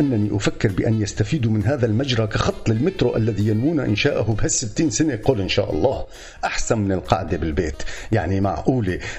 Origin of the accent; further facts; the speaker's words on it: Iraq; moved away; أغاتي أني من العراق من بلاد ما بين النهرين فكما تعرف نحن عندنا نهران وبحكم تجوالي الطويل في المنافي الجميلة